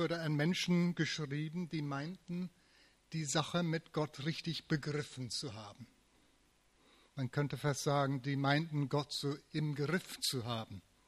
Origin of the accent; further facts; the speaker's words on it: England, United Kingdom; now in Germany; Ich muss sagen, es gibt zwei Dinge, mindestens, die in Deutschland besser laufen als in England, wo ich herkomme.